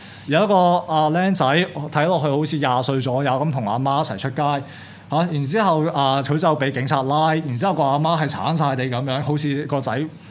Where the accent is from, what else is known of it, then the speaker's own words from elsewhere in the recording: Hong Kong; 起碼我哋真係香港人，我覺得我哋香港人過去一年所做嘅事